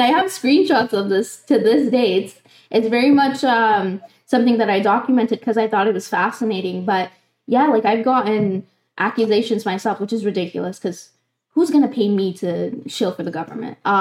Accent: Canada; I'm Canadian, number one. And number two, I'm only 24 years old

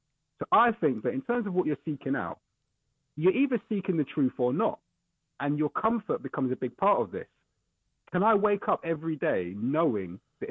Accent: United Kingdom; Why am I acting this way as a British person?

